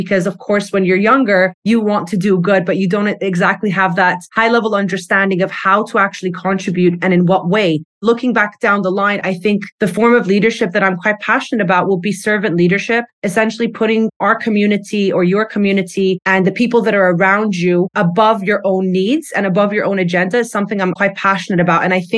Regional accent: United Arab Emirates; I grew up in the UAE, so that made me really aware of how the climate was changing over the years.

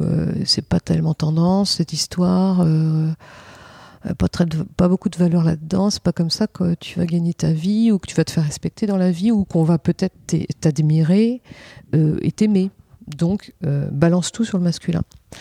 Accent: Nantes, Pays de la Loire, France; also born or lived in Paris; Non, c'est quand, à un moment, on est parti de Paris pour habiter à Nantes. Nantes, c'était la ville de mon enfance que j'avais bien fui pendant 20 ans.

